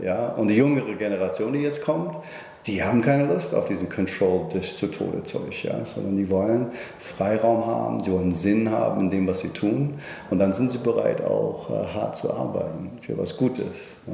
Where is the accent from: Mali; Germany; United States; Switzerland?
United States; German is a second language; Auch im Land der unendlichen Möglichkeiten, wo ich herkomme, in den Vereinigten Staaten von Amerika, sind es nur 29%.